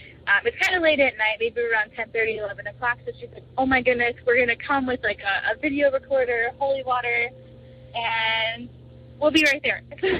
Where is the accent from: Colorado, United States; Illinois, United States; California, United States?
Illinois, United States; Chicago; I'm from Chicago, Illinois.